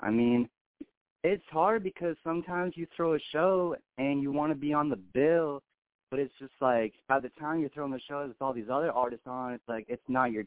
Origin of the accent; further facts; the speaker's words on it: Lynnwood, Washington, United States; Man, I'm from the Linwood, Seattle, Washington area, my man. Pacific Northwest all day, you know?